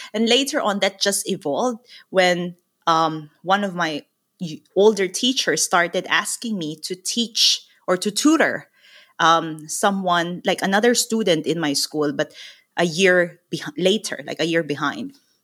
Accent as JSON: {"language": "English", "country": "Philippines", "also_born_or_lived": "Taiwan", "moved": "yes", "said": "because I came from the Philippines, which is a young population, and I went to Taiwan and I lived there, which is an aging population."}